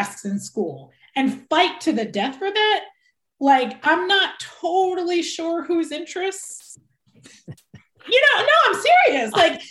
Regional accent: Philadelphia, Pennsylvania, United States; So I'm from Philadelphia where we had our first Black mayor when I was young, Wilson Good, and that was in the 80s.

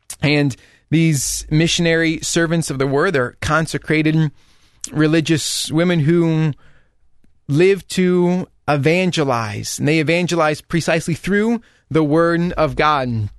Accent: Columbus, Ohio, United States; I grew up here in the Diocese of Columbus in a suburban parish

